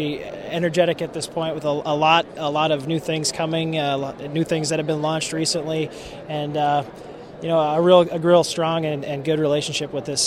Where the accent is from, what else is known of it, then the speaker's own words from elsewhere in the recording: Grand Forks, North Dakota, United States; I am from Grand Forks, North Dakota.